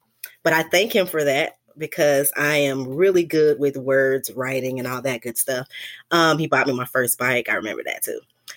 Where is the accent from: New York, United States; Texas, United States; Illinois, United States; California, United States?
Illinois, United States; Chicago; I grew up mostly in Chicago, South Side for the most part. Summertime, I would go to North Carolina in the summers with the Elder family.